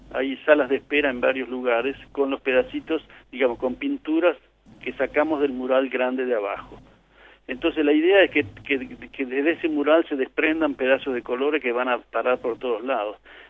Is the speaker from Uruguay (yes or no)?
yes; Uruguay; yo, como todo uruguayo, tengo la marca de Torres García grabada a fuego